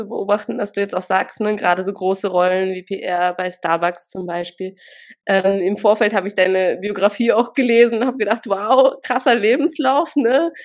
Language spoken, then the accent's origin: German; Russia; now in Germany; ich komme ursprünglich aus Russland